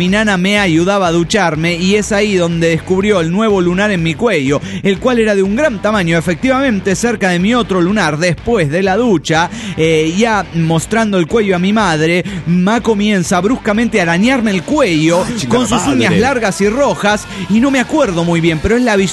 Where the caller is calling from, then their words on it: Everett, Washington, United States; de Everett, Washington.